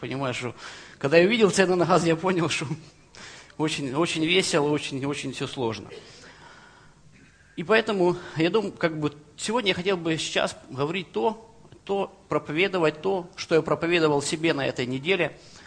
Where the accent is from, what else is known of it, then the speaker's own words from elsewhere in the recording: Kramatorsk, Donetsk Oblast, Ukraine; Я из Краматорска. Сейчас уже все знают. Раньше, когда я пришел в Киев, говорил Краматорск, его постоянно путали с Кременчугом.